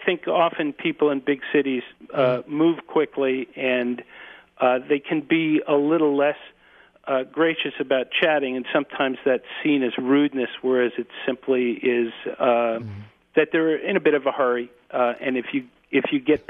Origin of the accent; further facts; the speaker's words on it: New York, United States; I am a New Yorker, I might add.